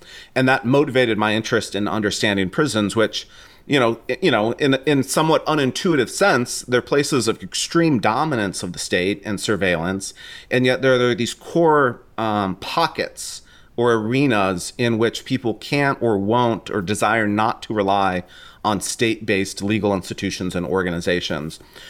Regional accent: California, United States; Growing up in the Bay Area in California, I was very much aware of mass incarceration

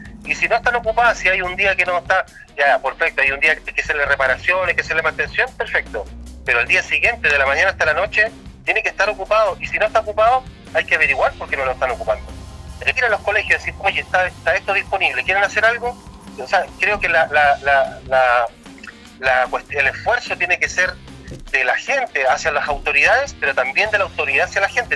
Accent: Cerrillos, Santiago Metropolitan Region, Chile; mira, mi mamá, yo soy de Cerrillo

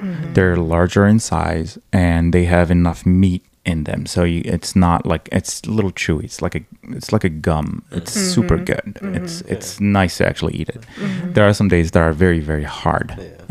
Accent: Morocco; I grew up in Morocco.

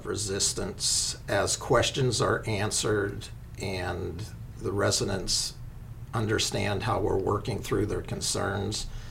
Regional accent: Dubois, United States; I was born and raised in Dubois, have operated a business here in Dubois for the past 45 years.

